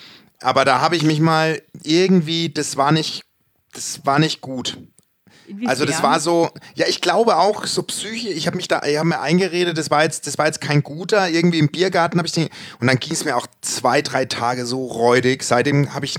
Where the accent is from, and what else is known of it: Bavaria, Germany